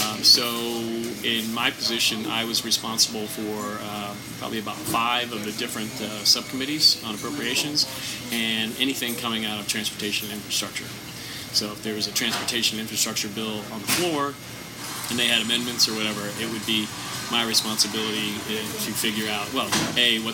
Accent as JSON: {"language": "English", "region": "New Jersey", "country": "United States", "tie": "born or raised there", "said": "I grew up just outside of Ocean City, New Jersey."}